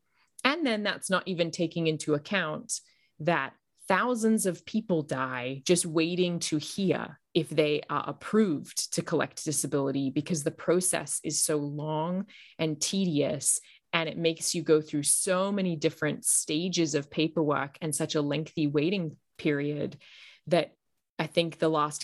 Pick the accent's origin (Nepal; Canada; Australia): Australia; I'm from Australia, as you probably hear in my muddled accent.